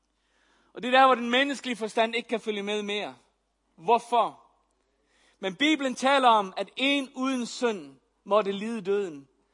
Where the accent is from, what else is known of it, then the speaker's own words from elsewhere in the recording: Faroe Islands; now in Denmark; Jeg personligt er født og opvokset på Færøerne.